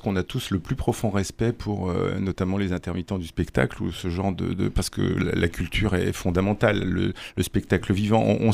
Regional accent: Bourgueil, Centre-Val de Loire, France; Nous, on vient de Bourgueil

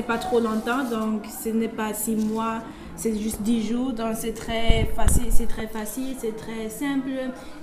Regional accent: Schmetten, Germany; French is a second language; Je viens de Schmetten.

